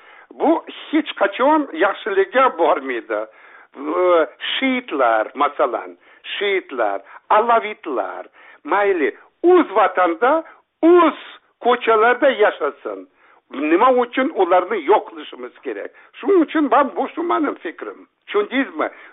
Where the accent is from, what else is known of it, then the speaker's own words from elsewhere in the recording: Samarkand, Samarqand Region, Uzbekistan; born there; men Samarqandda tug'ilganman. Bizi oilamiz Toshkentlik, bizi adamimizni Toshkentdan Samarqandga yuborgan. Men o'sha Samarqandda tug'ilganman.